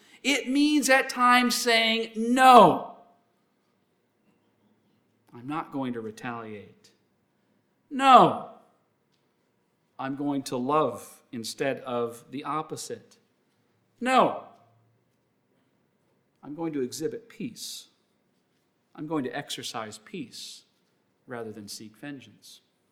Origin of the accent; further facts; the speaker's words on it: Canada; When I was growing up in Canada, it wasn't about basketball.